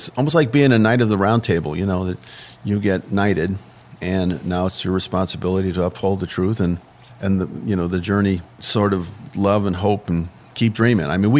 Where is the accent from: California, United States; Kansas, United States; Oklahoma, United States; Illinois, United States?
Illinois, United States; Chicago; I'm from Chicago. I can do my own thing, you know?